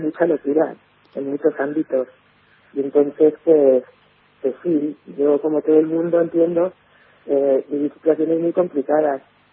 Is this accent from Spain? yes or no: yes; Spain; yo me acuerdo de un detalle en mi tierra, en España